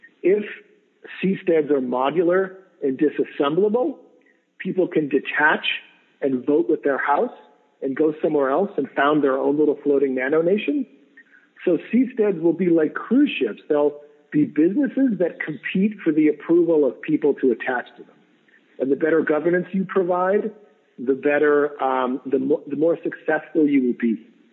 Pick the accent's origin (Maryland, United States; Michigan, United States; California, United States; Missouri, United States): California, United States; Oakland; It will probably be cheaper than what it costs to live in Manhattan or in my hometown of Oakland.